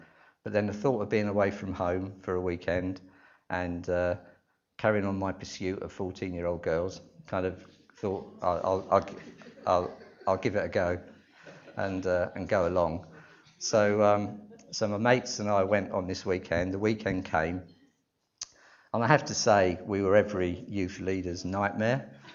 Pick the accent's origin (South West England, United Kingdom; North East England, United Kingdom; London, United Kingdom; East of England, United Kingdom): London, United Kingdom; I grew up in North London and went to a church there